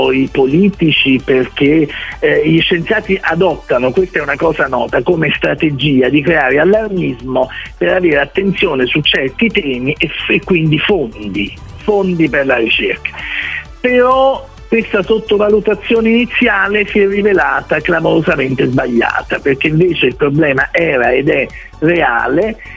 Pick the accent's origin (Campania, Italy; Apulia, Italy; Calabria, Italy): Campania, Italy; Naples; io che sono napoletano non posso non pensare alla mia amata costiera amalfitana